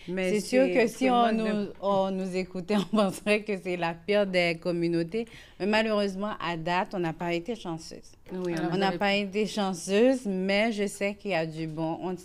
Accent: Haiti; On aime la communauté noire, on est haïtienne

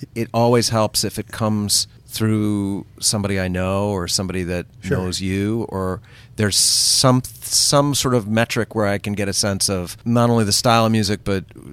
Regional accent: New York, United States; also born or lived in New Hampshire / Boston; But I grew up just right outside of New York and was bitten hard by the ski bug when I was about 12. That just led me north. So that's where I wound up in New Hampshire and then Boston.

